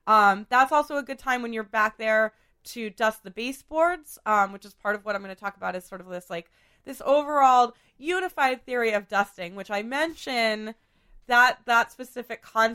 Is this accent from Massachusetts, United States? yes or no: yes; Boston, Massachusetts, United States; I grew up in Beacon Hill.